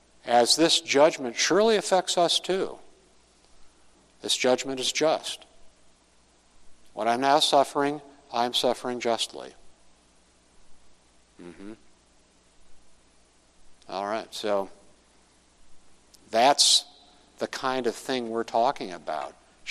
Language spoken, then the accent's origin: English; New York, United States; Now, I can bring this up because I was born in New York. I lived the first 18 years of, no, the first 22 years of my life in the state of New York.